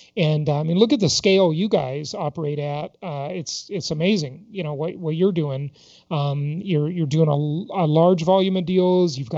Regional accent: Los Angeles, California, United States; I grew up poor in Los Angeles, didn't like being poor.

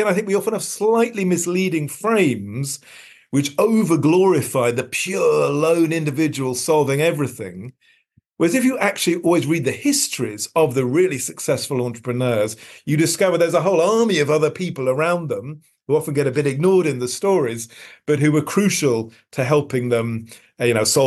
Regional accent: London, United Kingdom; I was brought up in London

